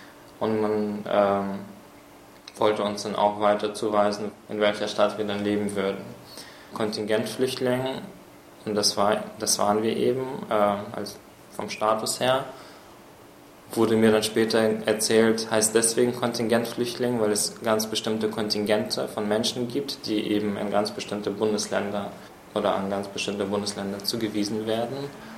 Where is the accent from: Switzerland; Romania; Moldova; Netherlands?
Moldova; Transnistria; German is a second language; now in Germany; weil ich war in Moldawien auf einem Gymnasium, und zwar auf einem, ja im Prinzip war das wahrscheinlich mit das Beste, was zumindest Transnistrien, das ist eine Teilrepublik Moldawiens, damals anzubieten hatte.